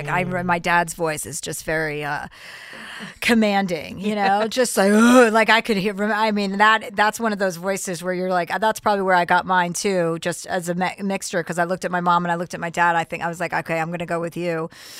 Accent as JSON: {"language": "English", "region": "New Jersey", "country": "United States", "said": "Yeah, I'm from New Jersey."}